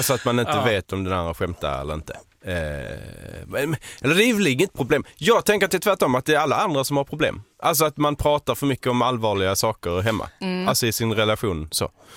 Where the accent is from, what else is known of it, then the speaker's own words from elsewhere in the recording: Skåne, Sweden; accent: Scanian via Lund; Sen om du frågar en skåning eller någon från Veberöd, så har inte den min dialekt.